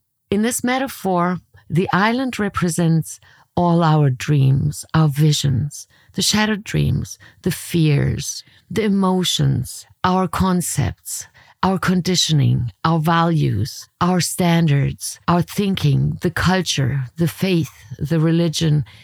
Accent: Germany; Let's not forget, I was born and raised in Germany and I traveled there from Europe.

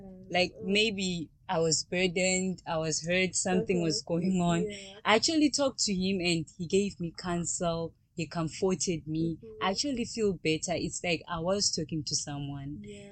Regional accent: Zimbabwe; now in Moscow, Russia; I'm from Zimbabwe, and I'm a medical student currently studying at the National Research Medical University here in Russia, Moscow.

